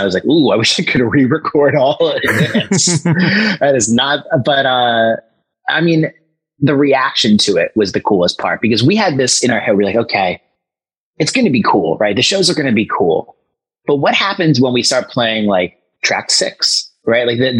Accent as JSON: {"language": "English", "town": "Philadelphia", "region": "Pennsylvania", "country": "United States", "said": "And, you know, we're from Philly. Like we talk shit"}